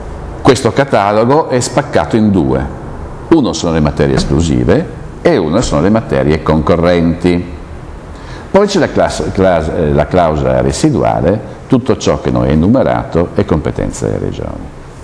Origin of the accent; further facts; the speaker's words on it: Bolzano, Trentino-Alto Adige, Italy; born there; also born or lived in Trieste; sono nato a Bolzano, ho vissuto a Trieste, mia madre era sarda